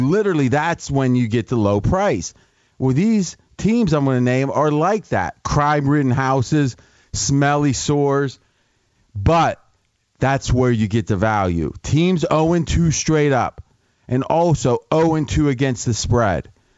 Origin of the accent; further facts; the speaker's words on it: Ohio, United States; when I was growing up in Ohio